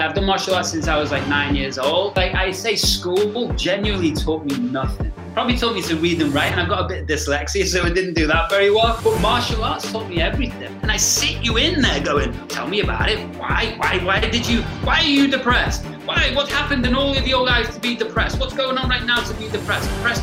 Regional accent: Liverpool, North West England, United Kingdom; moved away; also born or lived in Australia / New Zealand / Bali / California; I've been away 19 years now, but I originally from Liverpool in the UK. Yeah, but I got a long story and we're sure we'll get into it, but I lived in Australia, New Zealand, Bali, California, Florida, Latin America

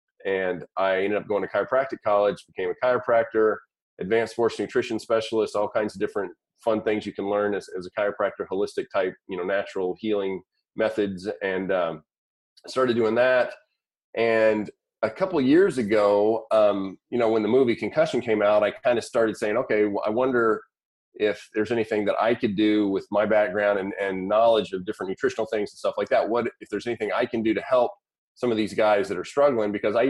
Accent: Arkansas, United States; I grew up in Arkansas, a small town out there in Arkansas. Actually, we had a farm and everything at one point, pigs, chickens, the whole shebang.

